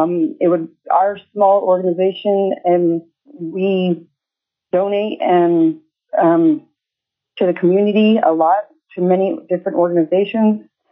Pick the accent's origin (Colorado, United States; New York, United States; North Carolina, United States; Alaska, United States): Alaska, United States; Anchorage; I am from Anchorage, Alaska.